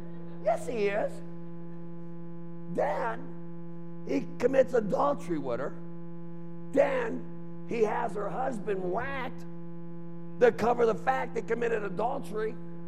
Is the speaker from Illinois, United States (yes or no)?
yes; Chicago, Illinois, United States; growing up in Chicago